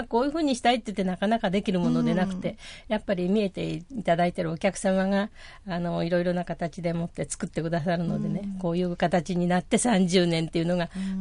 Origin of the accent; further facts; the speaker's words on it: Shizuoka, Japan; 静岡では一番の繁華街でしたから、そういう街で生まれ育ってきまして